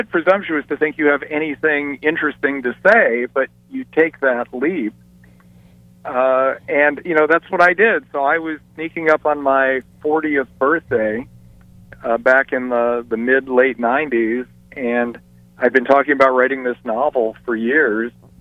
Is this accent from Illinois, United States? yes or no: yes; Chicago, Illinois, United States; moved away as an adult; now in San Francisco, United States; I grew up in Chicago. I got a degree in accounting from the University of Illinois, moved to California to go to law school here in Berkeley.